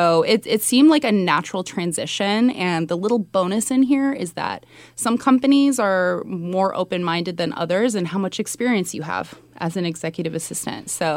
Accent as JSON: {"language": "English", "town": "Sunnyvale", "region": "California", "country": "United States", "tie": "born or raised there", "also_born_or_lived": "Mountain View", "said": "I was born in Mountain View, and I was raised in Sunnyvale."}